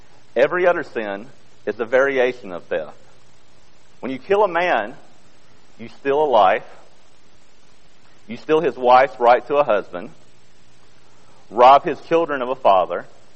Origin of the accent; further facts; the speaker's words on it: Odenville, Alabama, United States; I'm from Odenville, Alabama, but I actually serve the Birmingham, Atlanta, Montgomery congregations. But Odenville is my home base, where I get my mail, where I live.